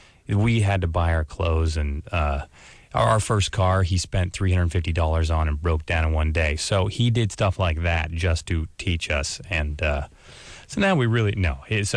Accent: Mercer Island, Washington, United States; I grew up on Mercer Island.

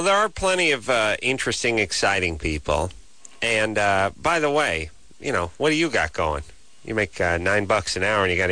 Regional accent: Indiana, United States; I grew up in Indiana. They go Hoosiers.

